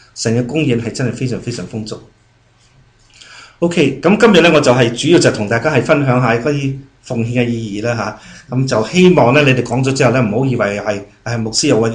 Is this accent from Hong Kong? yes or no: yes; Kowloon City, Kowloon, Hong Kong; 因为那是在九龙城区的，我爸爸就是九龙城区，我在那里长大的，是以前九龙城是很穷很穷的